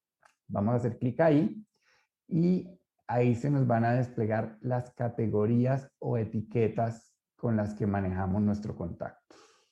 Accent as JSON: {"language": "Spanish", "region": "Santander", "country": "Colombia", "said": "Yo soy santandereano, me entiendo con los santandereanos"}